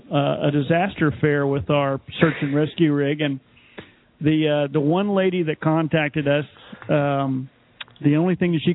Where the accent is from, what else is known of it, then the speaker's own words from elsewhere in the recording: Texas, United States; It happened in my home state of Texas.